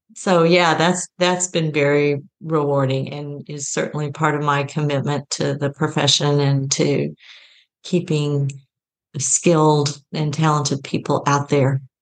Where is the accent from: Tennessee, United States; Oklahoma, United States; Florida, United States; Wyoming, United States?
Oklahoma, United States; also born or lived in Texas; now in Athens, United States; I come from Oklahoma and Texas, which is an odd place to come from when you live in Athens, Ohio.